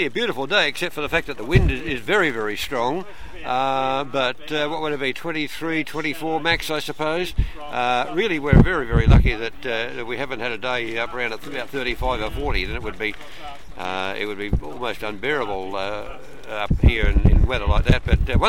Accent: Murray Bridge, South Australia, Australia; I'm from Murray Bridge in South Australia.

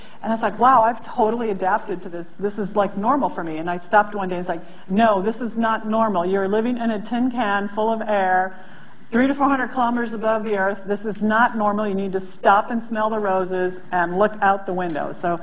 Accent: United States; I'm going to use imperial units, I apologize, I'm American

